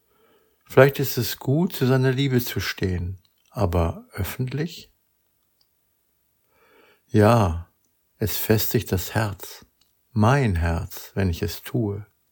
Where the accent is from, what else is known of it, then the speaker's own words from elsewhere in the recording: Germany; Deutschland. Mein Verlangen geht um mein Heimatland Deutschland. Keine Sache, die ich ohnehin schon immer kannte. Wir Deutschen pflegen unseren Patriotismus nicht und ich eher auch nicht.